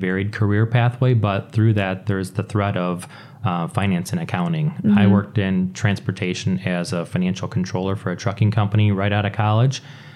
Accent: Walker, Michigan, United States; Well, I grew up in Walker, which is a small city just west of Grand Rapids, about 25,000 people.

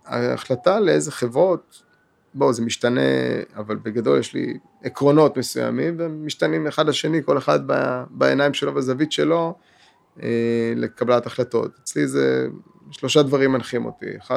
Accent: Kiryat Ata, Haifa District, Israel; גדלתי בצפון, בקריית אתא. גדלתי בסביבה אמנם מאוד טובה, ואחרי זה למדתי בעוד ביאליק, שזה בית ספר נפלא, אבל בפריפריה.

